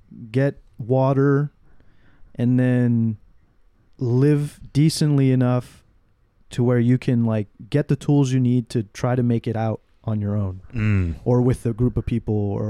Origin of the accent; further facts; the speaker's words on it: Texas, United States; But we're from Texas, so we just like, we have a plan.